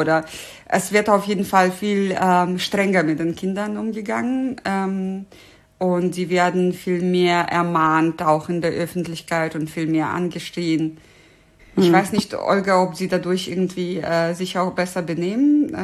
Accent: Russia; was mir manchmal schwer fällt als Russin.

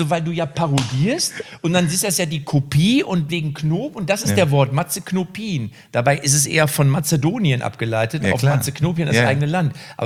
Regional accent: Liebstadt, Saxony, Germany; ich komme aus Liebstadt.

